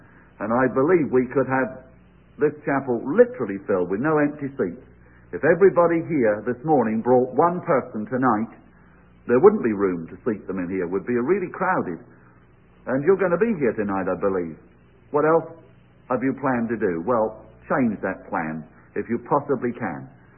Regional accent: England, United Kingdom; And just to tell them I'm an Englishman might not be very satisfactory.

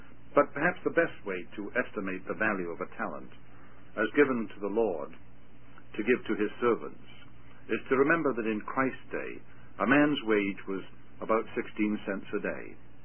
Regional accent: Wales, United Kingdom; I remember as a little boy going with my mother into Barclays Bank on Commercial Street in my hometown in South Wales.

